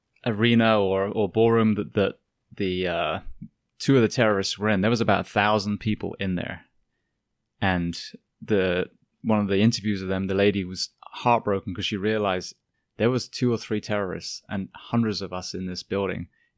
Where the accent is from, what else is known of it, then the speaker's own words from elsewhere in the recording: England, United Kingdom; I grew up in England.